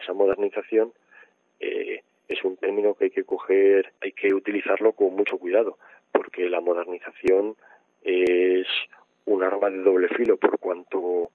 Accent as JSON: {"language": "Spanish", "town": "Madrid", "region": "Community of Madrid", "country": "Spain", "said": "por hablar de Madrid, que es de donde yo soy"}